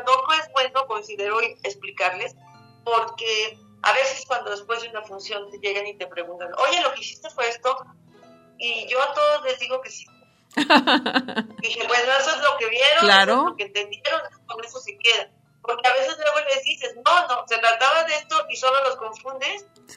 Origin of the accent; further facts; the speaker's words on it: Poza Rica, Veracruz, Mexico; Hace años tuve una función en mi tierra, en Poza Rica